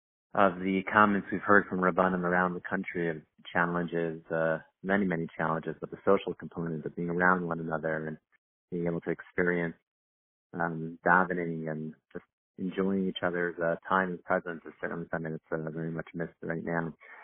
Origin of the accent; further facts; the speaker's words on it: Monsey, New York, United States; When people say upstate New York, I grew up in Muncie. So, we thought, just being a half an hour from the George Washington Bridge, that we were upstate.